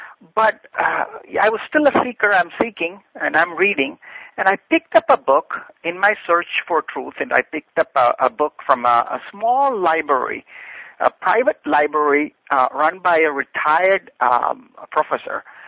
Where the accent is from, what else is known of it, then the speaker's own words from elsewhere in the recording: Kochi, Kerala, India; English is a second language; Actually, in my hometown where I grew up, Kochi